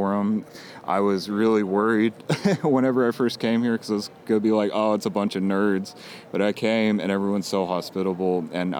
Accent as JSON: {"language": "English", "region": "Alabama", "country": "United States", "lives_now": "Orlando, United States", "said": "I'm originally from Alabama, so Orlando is a complete culture shock to me."}